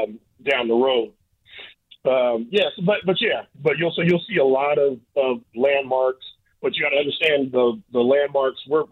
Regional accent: Sacramento, California, United States; We went back and forth because obviously I grew up in Sacramento

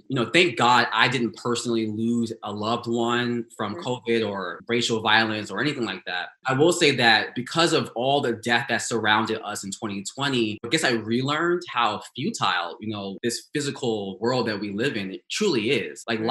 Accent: United States; I think growing up in America as a Black queer boy, I never felt like I fit in any groups.

